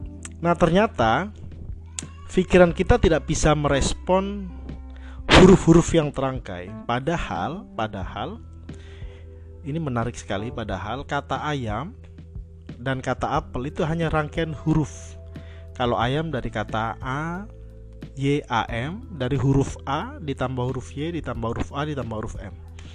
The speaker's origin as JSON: {"language": "Indonesian", "town": "Surabaya", "region": "East Java", "country": "Indonesia", "accent": "medok", "said": "Saya dari Surabaya. Kelihatan bahasanya, logatnya masih mendok banget."}